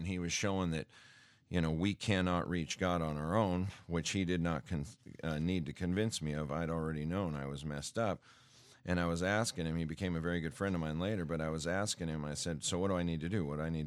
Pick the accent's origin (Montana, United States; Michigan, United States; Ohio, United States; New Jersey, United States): Montana, United States; Great Falls; moved away; when I was growing up, we lived in a part of Montana where we lived in my hometown of Great Falls.